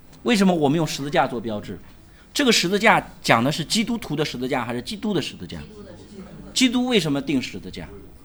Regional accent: China; 我们中国人在这点上很可怜，因为我们中国人经历太多表面公义的

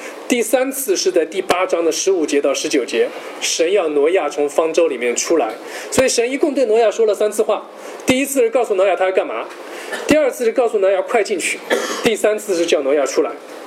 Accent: Hangzhou, Zhejiang, China; 我是杭州人，我从小就杭州人都会读一本书叫做西湖民间故事

